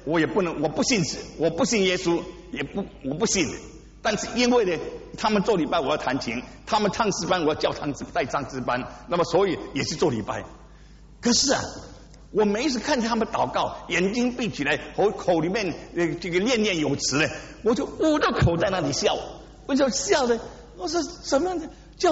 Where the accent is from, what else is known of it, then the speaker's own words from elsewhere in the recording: Singapore; 因为我新加坡人